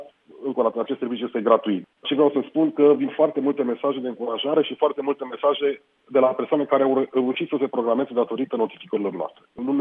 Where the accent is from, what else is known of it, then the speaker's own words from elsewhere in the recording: Sibiu, Sibiu County, Romania; sunt din Sibiu, verific Sibiu, Brașov, Cluj